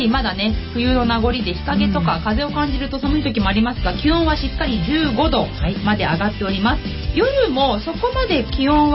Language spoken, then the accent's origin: Japanese; Kawasaki, Kanagawa, Japan; 私はこの幸い区のね、うん、出身ですし